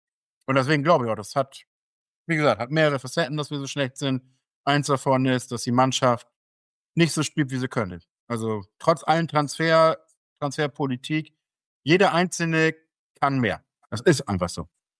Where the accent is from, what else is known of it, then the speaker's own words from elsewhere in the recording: Northern Germany, Germany; Das müssen wir auch als Norddeutsche hier.